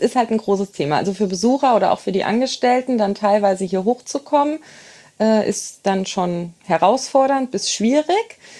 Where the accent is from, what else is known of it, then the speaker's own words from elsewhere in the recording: Engers, Rhineland-Palatinate, Germany; now in Linkenbach, Germany; ich bin in Engers sozusagen geboren und aufgewachsen. Habe da eine sehr schöne Jugend gehabt, war dann weg zum Studieren und zur Ausbildung. Und als ich zurückkam, habe ich noch ein paar Jahre auf dem Block gewohnt.